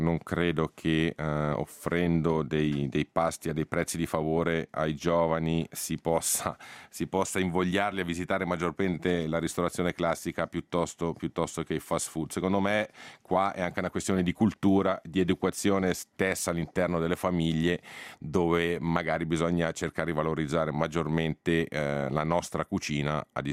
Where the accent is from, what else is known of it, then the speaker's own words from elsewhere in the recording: Ticino, Switzerland; io come ticinese